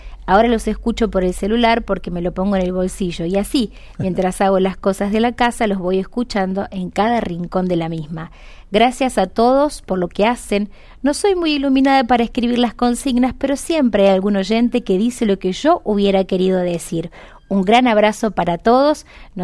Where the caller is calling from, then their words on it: La Rioja, Argentina; de La Rioja.